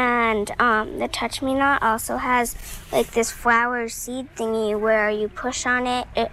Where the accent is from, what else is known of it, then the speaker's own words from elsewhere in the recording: Chanhassen, Minnesota, United States; I'm 9 years old. I'm from Chanhassen, Minnesota.